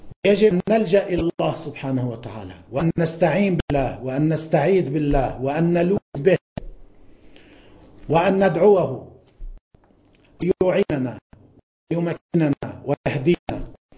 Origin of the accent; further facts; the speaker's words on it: Lebanon; أنا كمواطن لبناني